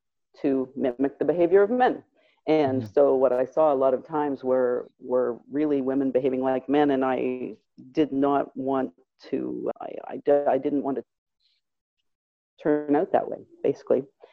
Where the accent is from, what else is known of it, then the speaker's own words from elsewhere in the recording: Halifax, Nova Scotia, Canada; And so I decided to move back to my hometown, Halifax, and I am studying traditional Chinese medicine acupuncture.